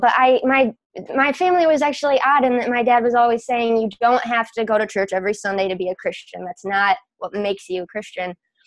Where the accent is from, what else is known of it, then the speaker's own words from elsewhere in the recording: Grand Rapids, Michigan, United States; Well, I'm from Michigan, living in Grand Rapids.